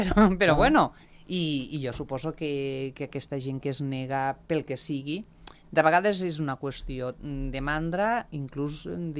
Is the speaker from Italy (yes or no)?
no; Andorra; I m'han tractat pitjor i molt pitjor a Catalunya per ser andorrana.